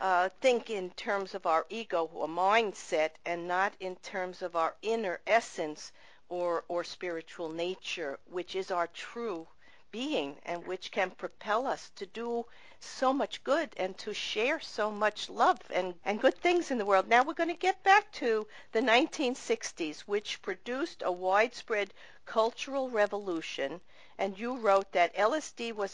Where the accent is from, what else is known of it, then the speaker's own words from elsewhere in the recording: Sheepshead Bay, New York, United States; I grew up near there in Sheepset Bay.